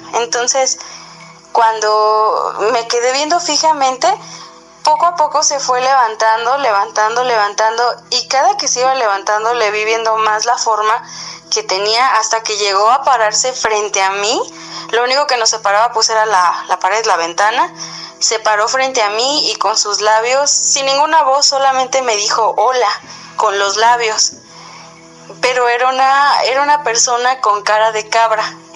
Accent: Querétaro, Mexico; soy del estado de Querétaro.

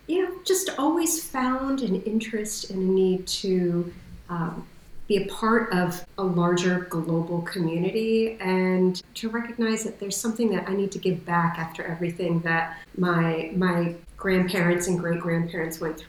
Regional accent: Maryland, United States; I am actually one of the few native Washingtonians. Everybody always says that they're new to Washington. Mm-hmm. It's hard to find a local, but I actually grew up in the Washington area, in Maryland suburbs, and I'm living now in Northern

